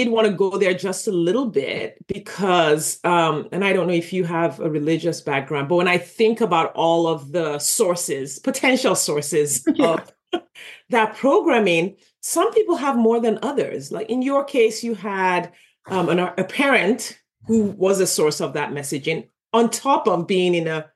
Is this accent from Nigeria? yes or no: yes; Nigeria; now in United States; I grew up in Nigeria